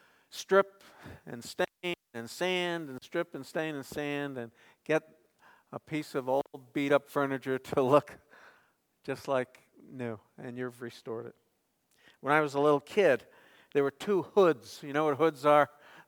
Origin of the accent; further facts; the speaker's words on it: New Jersey, United States; And I grew up in Jersey. I'm a Jersey boy.